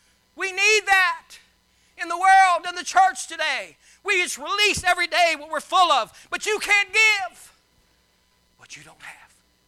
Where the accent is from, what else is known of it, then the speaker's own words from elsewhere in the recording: Louisiana, United States; I grew up in Louisiana, and I love my Louisiana crowd